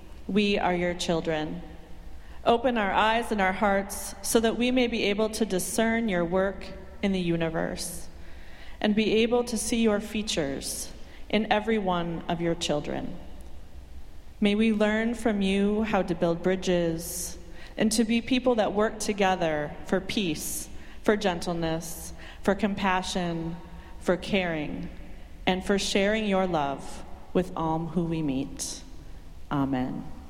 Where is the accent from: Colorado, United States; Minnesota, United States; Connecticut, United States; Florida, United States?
Minnesota, United States; Circle Pines; My youth pastor growing up in Circle Pines, Minnesota, went on to get his PhD in New Testament